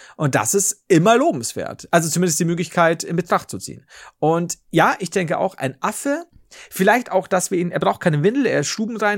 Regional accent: Bavaria, Germany; was ich nachvollziehen kann als Bayer.

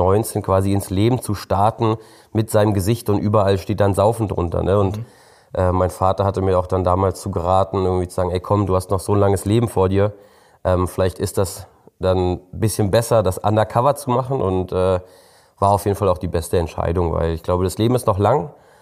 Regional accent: Berlin, Germany; Und wir sind ja Berliner und da gibt es keinen Schlager, es gibt kein Volksfest, es gibt keinen Karneval. Da läuft halt Techno.

